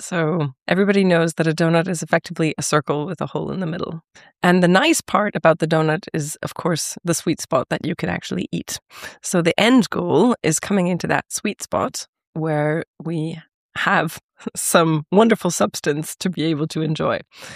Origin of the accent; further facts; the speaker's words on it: California, United States; also born or lived in Switzerland; I grew up in California, and there basically were Earth Day celebrations in kindergarten.